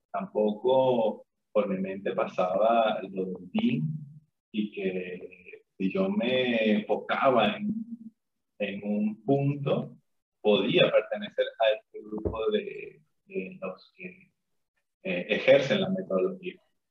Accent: Venezuela; moved away as an adult; now in Lima, Peru; como ya lo mencionaste. Yo soy venezolano, tengo 28 años. Emigré hacia Lima, Perú, en el 2017.

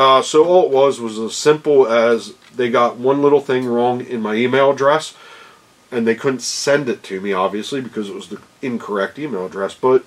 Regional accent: Lancaster, Pennsylvania, United States; We're from Lancaster, and we call it Lancaster, not Lancaster.

